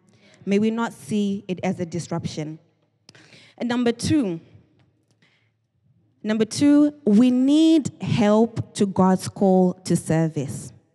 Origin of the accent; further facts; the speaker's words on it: Zimbabwe; first language Shona; English is a second language; When I was growing up, you know, I grew up in Africa. And my language that I grew up talking is called, it's a language called Shona.